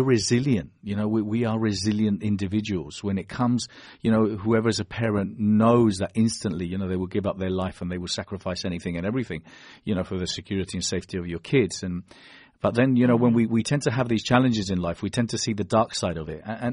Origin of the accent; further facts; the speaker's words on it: Spain; first language Spanish; English is a second language; also born or lived in London, United Kingdom; I'm Spanish, my parents are Spanish. I was born in London, but my parents are Spanish. My mother tongue is Spanish. I was brought up in Spain.